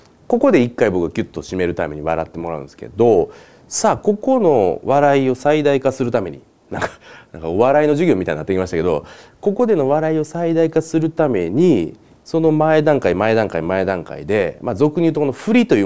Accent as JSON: {"language": "Japanese", "region": "Osaka", "country": "Japan", "tie": "born or raised there", "said": "でまあ僕大阪で育ってるんで"}